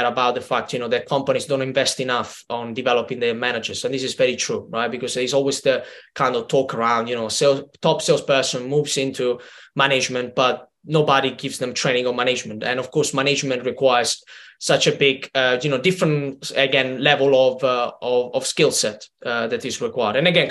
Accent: Italy; English is a second language; moved away as an adult; now in United Kingdom; particularly when I moved from Italy to the UK, you know, at the time it was 6.5 years ago, couldn't speak any English.

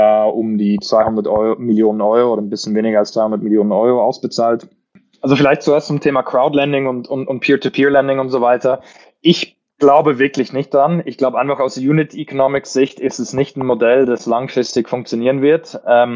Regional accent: Switzerland; Bin ursprünglich Schweizer, aber eigentlich immer im Ausland gelebt und aufgewachsen. Mit 18 zurück in die Schweiz.

